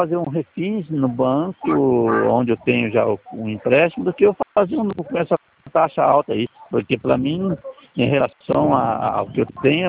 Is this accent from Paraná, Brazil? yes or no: yes; Maringá, Paraná, Brazil; Eu sou de Maringá, sabe? No Paraná.